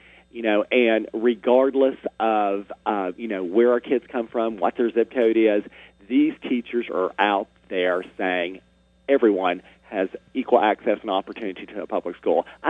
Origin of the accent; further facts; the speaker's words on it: West Virginia, United States; That was one thing that I was taken aback from when I came here from West Virginia in 97.